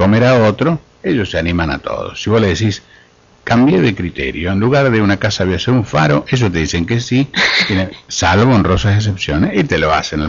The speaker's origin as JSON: {"language": "Spanish", "region": "Buenos Aires", "country": "Argentina", "said": "soy porteño"}